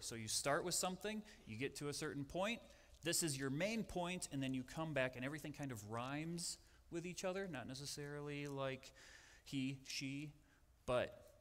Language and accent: English; Illinois, United States; moved away as an adult; now in Arizona, United States; After I left high school, after I came to Arizona from Illinois, and I started finding out, so many people have never heard this story before.